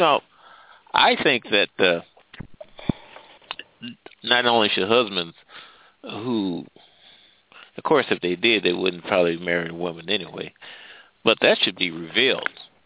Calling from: Midwest, United States; I'm calling from the Midwest.

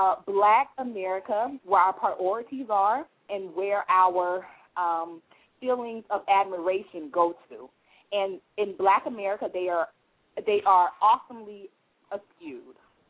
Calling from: Miami, Florida, United States; I'm an author, and I'm calling from Miami, Florida.

